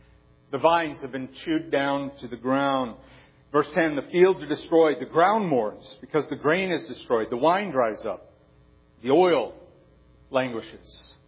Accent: Chicago, Illinois, United States; It reminds me of growing up in Chicago. As far as I know, it snowed every single year when I was in Chicago.

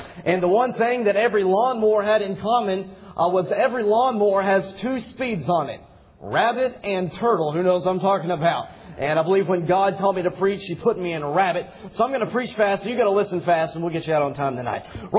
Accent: Dallas, Texas, United States; now in Lancaster, United States; And I'm originally from Dallas, near Dallas, Texas. And right now we're at West Coast Baptist College in Lancaster, California.

